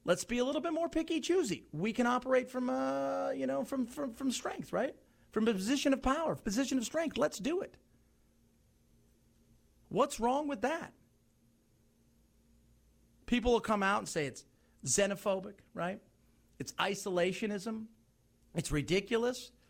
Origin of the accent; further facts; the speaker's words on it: Long Beach, California, United States; I remember as a kid growing up in Long Beach, California, it was during what we used to call the boat people days